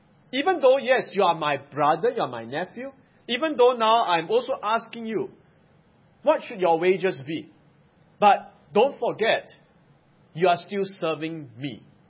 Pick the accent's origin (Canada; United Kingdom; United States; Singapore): Singapore; growing up in Singapore